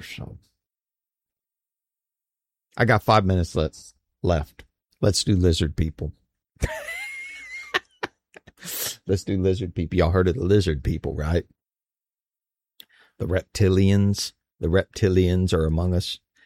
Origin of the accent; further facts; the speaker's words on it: United States; you know, I have some Irish heritage along with other stuff, but, you know, it doesn't mean I'm Irish.